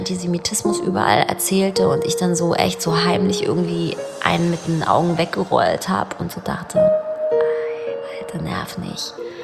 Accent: Berlin, Germany; Ich bin 1981 in Ost-Berlin geboren und in Pankow aufgewachsen.

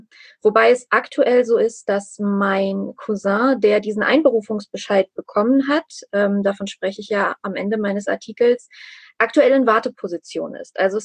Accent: Armenia; habe ich auch unfassbare Angst einfach um, man kann sagen, einfach um mein Heimatland, also auch um Nachbarn, um Freunde, auch um Menschen, die ich nicht kenne.

